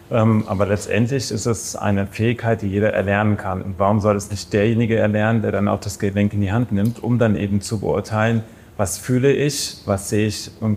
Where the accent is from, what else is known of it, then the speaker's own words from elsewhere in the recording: Frankfurt, Hesse, Germany; mein großes Ziel war, in meiner Heimatstadt in Frankfurt dort an die Uni zu gehen.